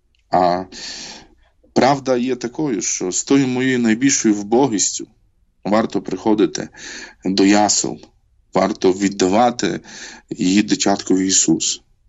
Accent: Zolochiv, Lviv Oblast, Ukraine; Знаєте, я народився на Львівщині, в найпрекраснішому в світі місті Золочеві

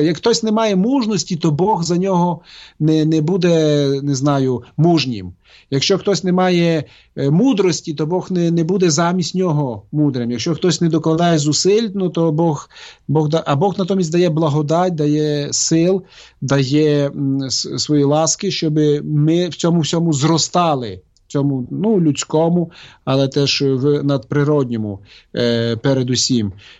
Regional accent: Zakarpattia Oblast, Ukraine; я походжу з Закарпаття, так?

